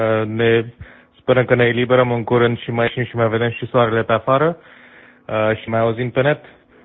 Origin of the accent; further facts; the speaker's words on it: Bucharest, Romania; now in California, United States; venit din București, câțiva ani, mulți ani în California, dar acum mi-am luat licența de ham radio în California